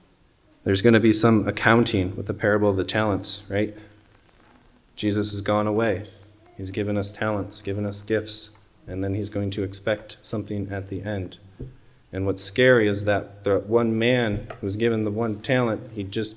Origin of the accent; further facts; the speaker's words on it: Michigan, United States; now in Arizona, United States; Away, I'm in Arizona, I'm from Michigan, you know, family can't help.